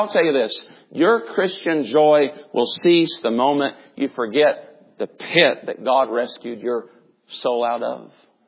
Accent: Tennessee, United States; Now, I'm from Tennessee. Everybody's grandfather was a preacher.

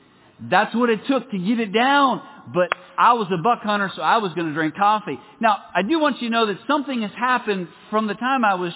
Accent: Pennsylvania, United States; I grew up in Pennsylvania.

